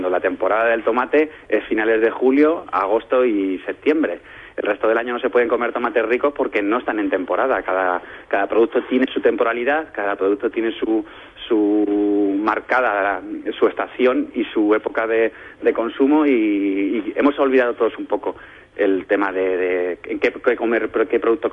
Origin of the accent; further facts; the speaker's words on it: Jaén, Andalusia, Spain; por parte de padre, yo desciendo de familia andaluza y yo he vivido muchos años de mi vida, de mi infancia, en Jaén.